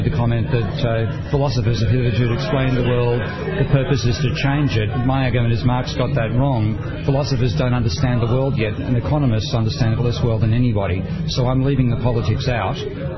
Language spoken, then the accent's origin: English; Australia; Well, it's me having a bit of fun with the language and being an Australian about it as well.